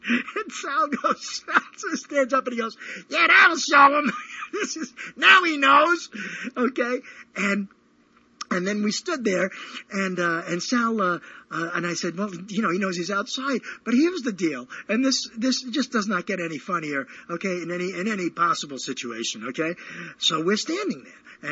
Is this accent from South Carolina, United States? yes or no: no; Brooklyn, New York, United States; I don't know if this happens anywhere else, because I grew up in Brooklyn.